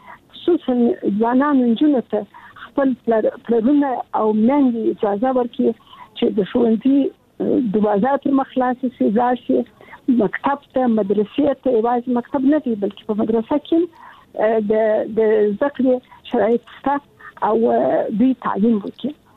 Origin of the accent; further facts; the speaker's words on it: Kandahar, Afghanistan; also born or lived in Kabul; زه د کندهار یم، د کندهار د دنیا انالیسي کې مې زده کړې وکړې او کابل پوهنتون ته ولاړم.